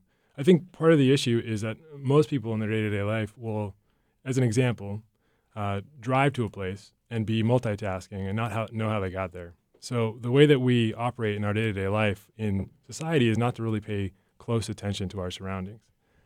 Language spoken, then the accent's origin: English; Maine, United States; I grew up in Maine and sort of had a secondary relationship with the outdoors until I went away to college and was inspired by moving to California